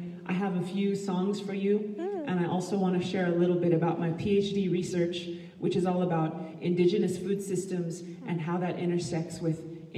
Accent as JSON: {"language": "English", "country": "United States", "said": "I'm from the Black Charcoal Streak Division of the Red Running Into Water clan of the Diné Nation. We are also incorrectly known as Navajo."}